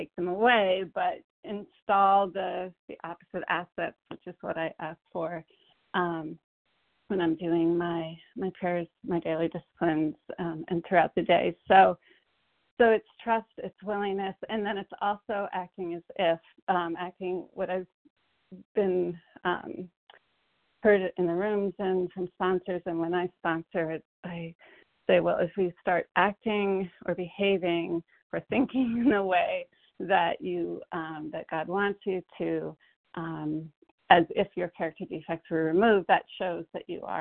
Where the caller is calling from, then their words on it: Connecticut, United States; from Connecticut